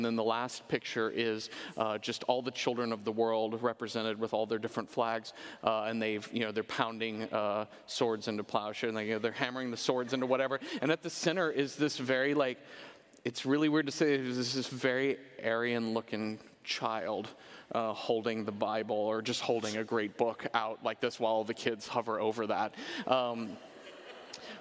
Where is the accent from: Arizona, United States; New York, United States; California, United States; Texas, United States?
Texas, United States; Dallas; I think the Kennedy assassination is a big one, and growing up in Dallas, that's always like top of mind every November, and is always talked about.